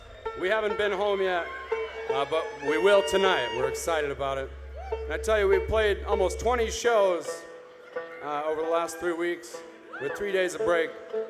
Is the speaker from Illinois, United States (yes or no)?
yes; Illinois, United States; for reminding us once again why we're from Illinois and why this is our home.